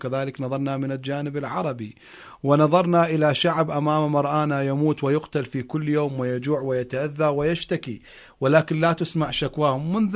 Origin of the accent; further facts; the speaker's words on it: Iraq; بطبيعة الحال نحن كشعب عراقي نمتاز بخصلة